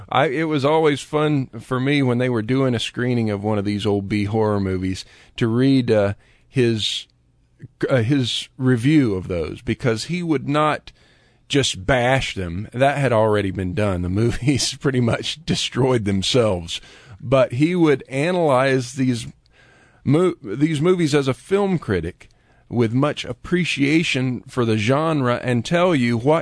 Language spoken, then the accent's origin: English; Lakeland, Florida, United States; It adjoins the town where I grew up, Lakeland, Florida. Yeah, that's what's wrong with me. I grew up in Florida.